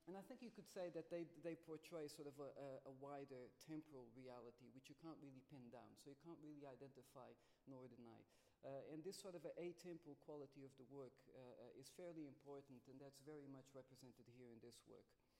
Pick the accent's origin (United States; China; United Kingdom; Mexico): China; also born or lived in Portugal; So I'm Portuguese by birth, but I've never really lived in Portugal. My folks moved to China just after the revolution in Portugal, which was in 74. So I grew up in China most of my life. I lived there for 18 years.